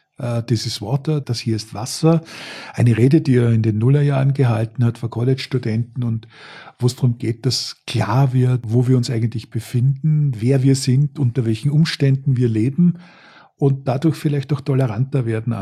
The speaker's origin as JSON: {"language": "German", "region": "Styria", "country": "Austria", "also_born_or_lived": "Vienna", "moved": "as an adult", "lives_now": "Germany", "said": "Ich komme aus der Steiermark in Österreich, habe lange in Wien gelebt und lebe jetzt schon fast 25 Jahre in Deutschland."}